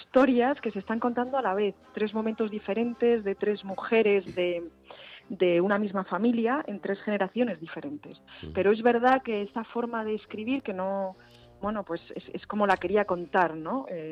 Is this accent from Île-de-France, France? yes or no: yes; Paris, Île-de-France, France; Sí, sí, desde pequeña nos fuimos, era muy joven y crecí. crecí mi niñez, adolescencia, juventud en Francia, en París.